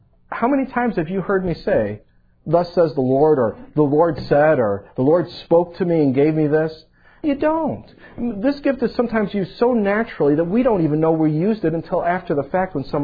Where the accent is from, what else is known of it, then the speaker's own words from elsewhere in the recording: Chicago, Illinois, United States; That was a word of knowledge, bringing me up to Wisconsin, Packer country. I mean, think about it. I was from Chicago.